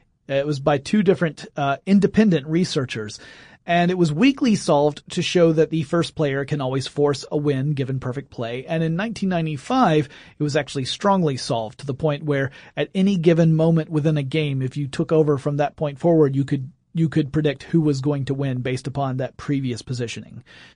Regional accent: United States; We're American. We can say drafts.

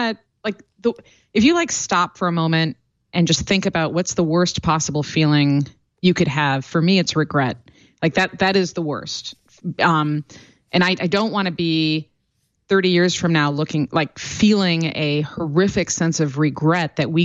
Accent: Indiana, United States; So where I grew up, I grew up in Northwest Indiana, just outside of Chicago.

